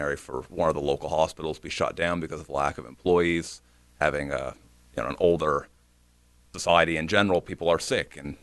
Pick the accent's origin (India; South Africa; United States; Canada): Canada; Yeah, as a Canadian here, I can answer that.